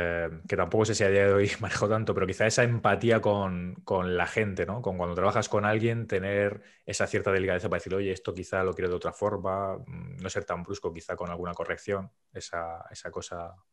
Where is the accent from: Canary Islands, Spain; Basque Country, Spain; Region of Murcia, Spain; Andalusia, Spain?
Region of Murcia, Spain; Murcia; Escucha, yo soy de Murcia